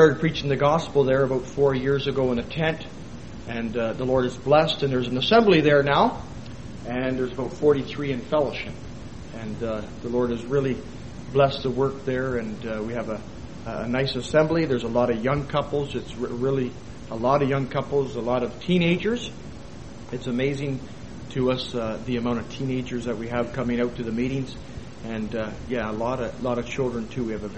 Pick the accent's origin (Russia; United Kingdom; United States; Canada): Canada; Leamington, Ontario; I've been in Leamington, Ontario for about 4 years now with my wife and 3 children